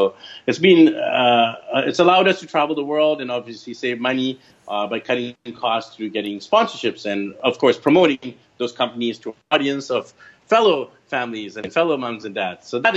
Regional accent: Vancouver, British Columbia, Canada; I'm from Vancouver, BC, Canada. But currently, we're here in the Philippines visiting my wife's parents.

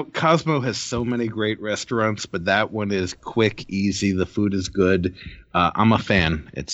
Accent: United States; I'm an American

